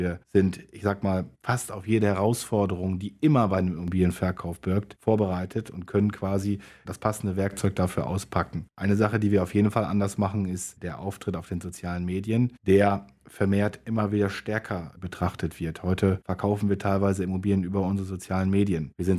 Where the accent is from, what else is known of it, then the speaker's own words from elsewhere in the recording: Leer, Lower Saxony, Germany; now in Kleve, Germany; ich bin gebürtiger Leraner, komme aus Ostfriesland und habe, ja, die Liebe zum Niederrhein entdeckt.